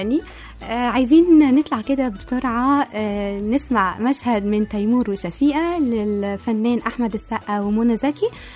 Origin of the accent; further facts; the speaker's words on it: Alexandria, Alexandria Governorate, Egypt; born there; انت عارف ان انا مولوده في اسكندريه اصلا؟